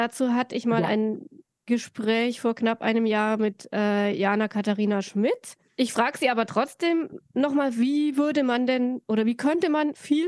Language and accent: German; Bavaria, Germany; also born or lived in Middle Franconia; Ja, ich komme aus Franken, war in Mittelfranken, später komme eigentlich aus Oberfranken und Bayern